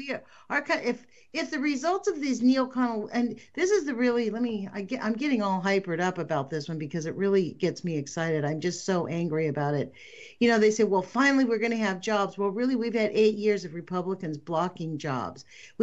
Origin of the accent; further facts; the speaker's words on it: United States; I think this, as an American speaking, I can talk for myself